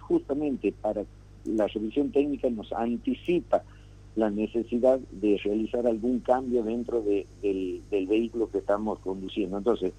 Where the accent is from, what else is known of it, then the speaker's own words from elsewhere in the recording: Argentina; somos argentinos y nos rige la misma ley.